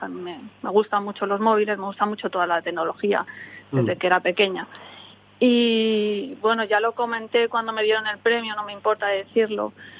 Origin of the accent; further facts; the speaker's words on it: Madrid, Community of Madrid, Spain; moved away as an adult; now in Germany; Yo soy de Madrid y me vine a Alemania hace muchísimo tiempo porque me pilló la época, otra época mala, y entonces no encontraba trabajo y me vine para acá.